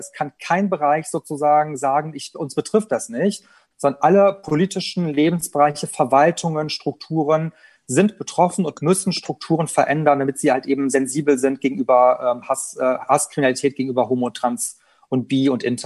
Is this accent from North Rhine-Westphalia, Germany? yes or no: yes; Cologne, North Rhine-Westphalia, Germany; Köln, wo ich herkomme.